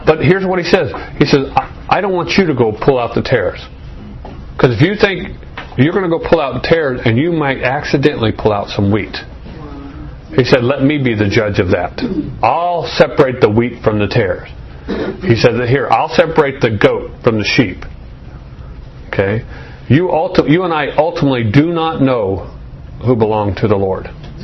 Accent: Arizona, United States; I grew up here in Arizona, and as a teenager, what we did to make money is we worked in the cotton fields out here in Coolidge, out in Maricopa.

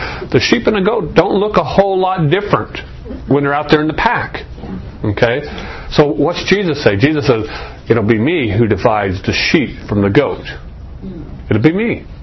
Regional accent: Arizona, United States; I grew up here in Arizona, and as a teenager, what we did to make money is we worked in the cotton fields out here in Coolidge, out in Maricopa.

